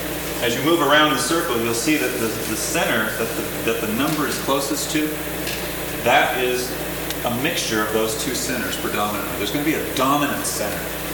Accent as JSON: {"language": "English", "region": "California", "country": "United States", "tie": "born or raised there", "moved": "yes", "lives_now": "Seattle, United States", "said": "I grew up down in California. And when I moved to Seattle, I started looking at Seattle through the eyes of a Californian."}